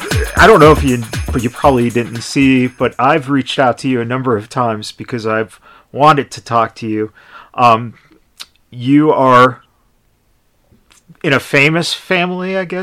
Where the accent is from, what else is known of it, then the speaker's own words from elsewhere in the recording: Chicago, Illinois, United States; now in Los Angeles, United States; I grew up in Chicago, and I remember I moved to LA, and that first winter, shorts.